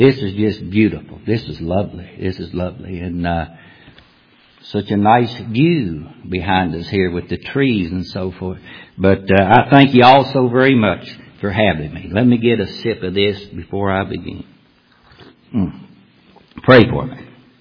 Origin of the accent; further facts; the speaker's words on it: West Virginia, United States; I'm home. I'm originally from West Virginia. My mother still lives here.